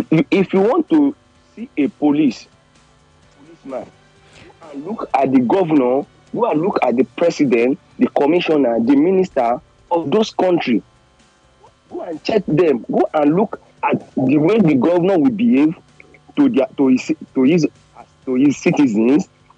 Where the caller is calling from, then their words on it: Manchester, North West England, United Kingdom; Calling you from Manchester.